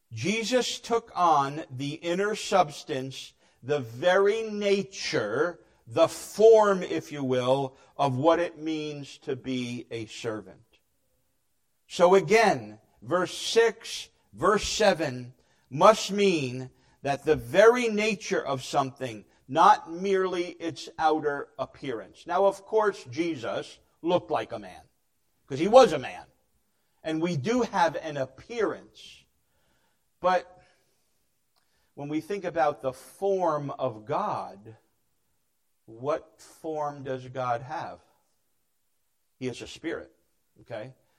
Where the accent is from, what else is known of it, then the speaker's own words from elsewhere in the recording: New Jersey, United States; accent: Jersey; It's my Jersey accent. It's I can't even say human. You know what I mean. I drop the H, okay? We drop letters in New Jersey a lot.